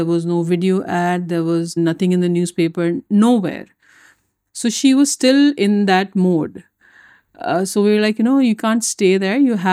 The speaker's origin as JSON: {"language": "English", "town": "Jeddah", "region": "Makkah Province", "country": "Saudi Arabia", "tie": "born or raised there", "also_born_or_lived": "India", "moved": "as an adult", "lives_now": "Dubai, United Arab Emirates", "said": "So I was born and brought up in Saudi Arabia, Jeddah to be specific. I did my schooling there. Then I went to India to do my BBA and my MBA. Then I got married and I moved to Dubai."}